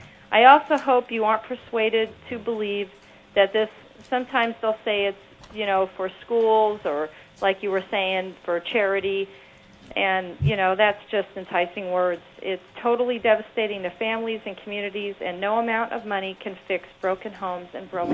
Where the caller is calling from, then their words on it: Nenana, Alaska, United States; I'm calling from Nanana.